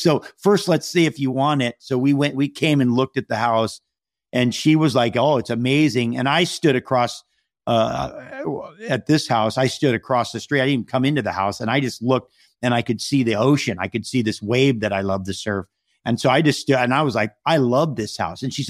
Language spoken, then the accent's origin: English; Hawaii, United States; I'm from Hawaii. And so we have a home there that we just finished during the pandemic.